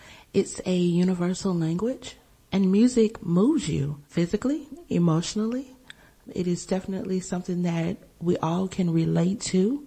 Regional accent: Alabama, United States; now in Tampa, United States; I am originally from Alabama, but I currently live in Tampa, Florida.

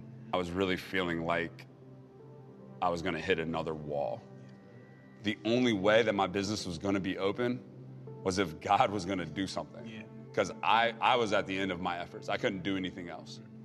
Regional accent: Cincinnati, Ohio, United States; I'm inside of the Bengals stadium. I'm putting a helmet on with the stripe on it for my hometown team.

